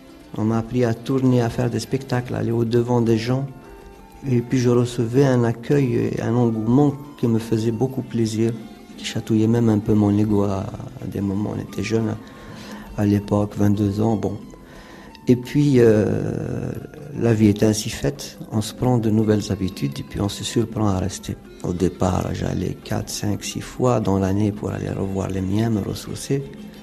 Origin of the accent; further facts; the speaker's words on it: Algeria; Je suis algérien. Je n'y peux rien. J'appartiens à un pays qui est en guerre.